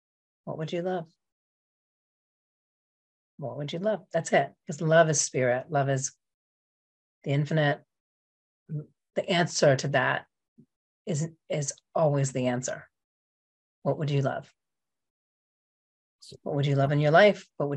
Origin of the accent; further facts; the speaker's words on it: Pittsburgh, Pennsylvania, United States; I mean, I grew up in Pittsburgh in the 80s. Like, people were like, they didn't even know where Africa was on the map.